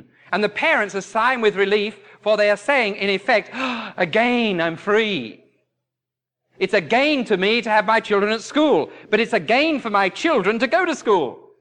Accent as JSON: {"language": "English", "region": "England", "country": "United Kingdom", "said": "Now, I can't say \"I ain't\" because I'm English."}